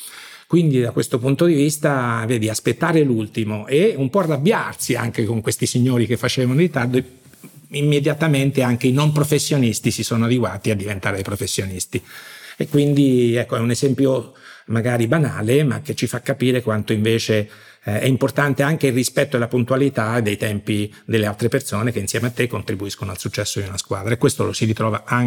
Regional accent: Jesi, Marche, Italy; ero il più giovane, l'unico dei due jesini, no? Perché sono marchigiano

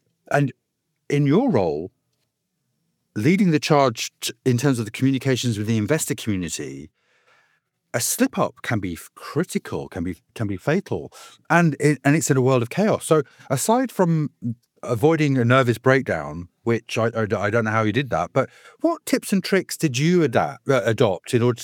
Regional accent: United Kingdom; Now, as a Brit, I look at the US and North American media

